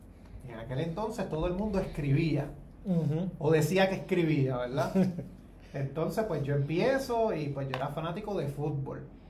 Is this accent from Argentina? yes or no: no; San Sebastián, Puerto Rico; Yo soy de Pepino, así que Oeste en la casa.